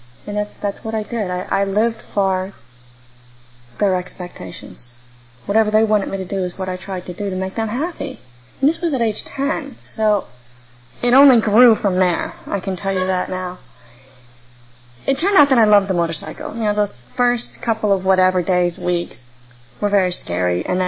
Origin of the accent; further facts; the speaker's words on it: St. Louis, Missouri, United States; I grew up in St. Louis, and I went to Cape Girardeau, Missouri for 2 years of college.